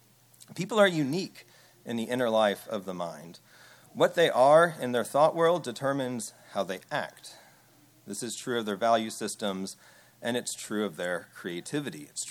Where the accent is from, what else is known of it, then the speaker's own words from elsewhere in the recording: Fairfax, Virginia, United States; I grew up in Fairfax, Virginia, right outside D.C.